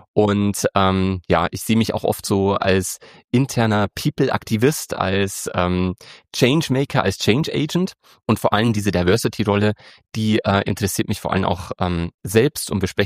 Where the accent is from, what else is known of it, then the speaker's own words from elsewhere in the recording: Breitenried, Bavaria, Germany; ich komme aus Bayern und zwar nicht direkt aus München, sondern aus einem wirklich ganz, ganz kleinen Dorf. Das heißt Breitenried. Und das hat mehr Tiere als Menschen, die da wohnen. Und das ist wirklich erzkonservativ.